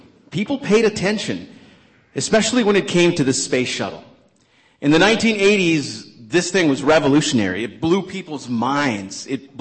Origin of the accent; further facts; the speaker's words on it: New Mexico, United States; We finally arrived at headquarters at White Sands Missile Range, about 2 hours north of my hometown there in New Mexico.